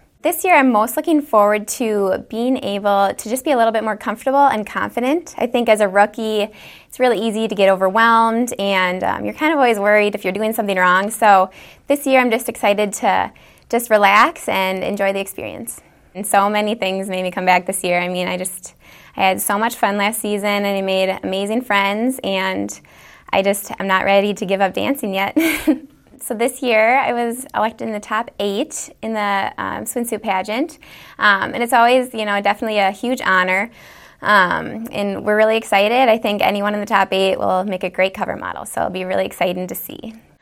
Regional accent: Minnesota, United States; I'm from Van Nuys Heights, Minnesota

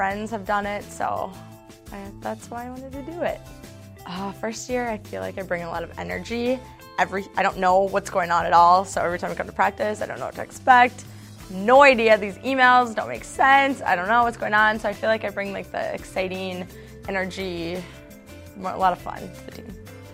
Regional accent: St. Cloud, Minnesota, United States; I'm from St. Cloud, and this is my rookie year.

